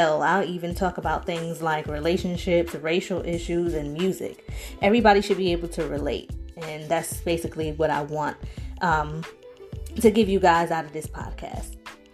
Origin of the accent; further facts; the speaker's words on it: Bronx, New York, United States; like you heard in the intro. And yes, it is my real name. My father named me. I am from the Bronx.